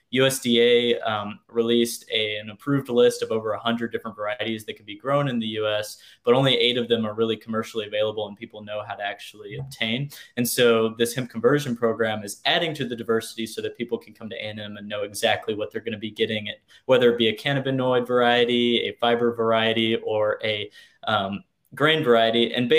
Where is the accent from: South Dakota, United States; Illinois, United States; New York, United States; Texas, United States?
Texas, United States; Palacios; Even visiting my hometown down in Palacios, our pond and our property was all dried up.